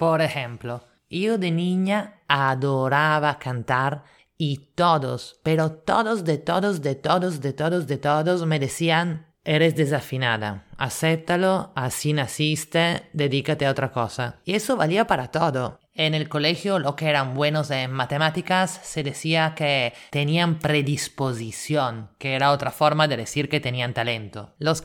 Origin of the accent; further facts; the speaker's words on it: Italy; now in Lima, Peru; italiana en Lima